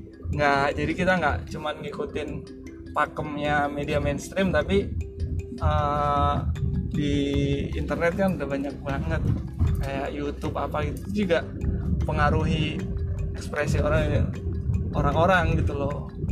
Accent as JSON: {"language": "Indonesian", "region": "Riau", "country": "Indonesia", "tie": "born or raised there", "accent": "Javanese (medok)", "said": "Ini suara gue bukan gue medok-medokin ya, emang suara gue tuh medok. Jadi walaupun gue lahir dan besar di Sumatera, itu gue nggak, kalau gue bilang, oh gue tuh orang Riau gitu, itu orang-orang udah gak percaya."}